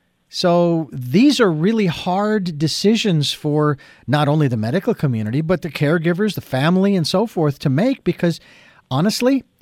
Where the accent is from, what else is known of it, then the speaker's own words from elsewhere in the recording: Phoenix, Arizona, United States; in the area of Florence, Arizona, where I was born and raised in Phoenix, but that's where she lived.